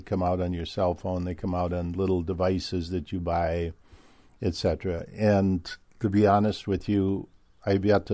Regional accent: Minnesota, United States; I'm from the Midwest, raised in, you know, Minnesota, the heart of the Midwest.

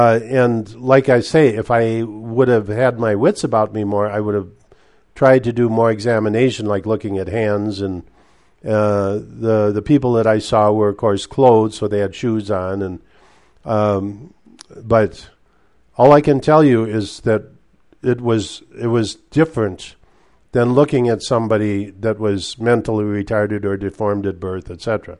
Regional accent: Minnesota, United States; I grew up in the Iron Range in Minnesota, part of my youth

